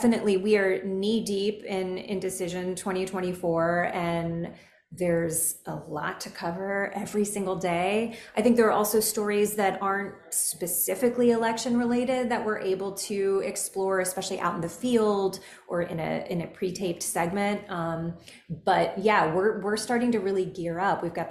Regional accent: Kentucky, United States; I'm from Kentucky. I come from a very conservative family, a lot of Republicans, traditional Republicans

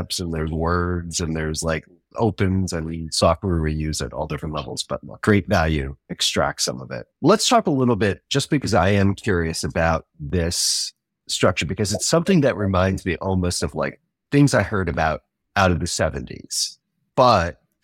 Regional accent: United States; I'm American. I speak one language.

